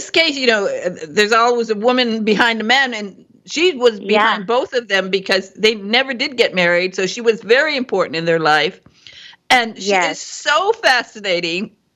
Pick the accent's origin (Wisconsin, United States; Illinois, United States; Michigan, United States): Michigan, United States; and I'm from Michigan, and I've been to Deerfield, and so I've been there too.